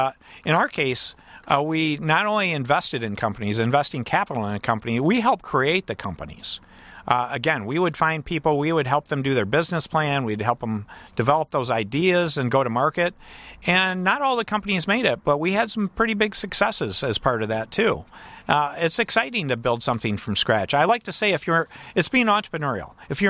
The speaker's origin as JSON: {"language": "English", "town": "Battle Creek", "region": "Michigan", "country": "United States", "said": "the auto industry, the cereal industry, I'm from Battle Creek."}